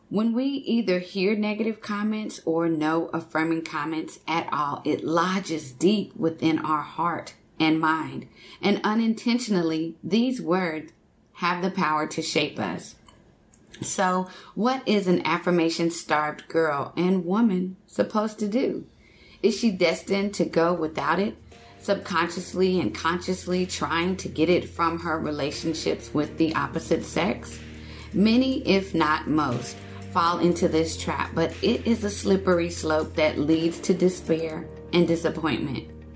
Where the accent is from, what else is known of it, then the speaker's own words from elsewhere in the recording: Texas, United States; It happened to me one summer in Texas. I'm originally from Texas, and if you have ever spent any time there in the summer, you know that the heat is dry and all-consuming.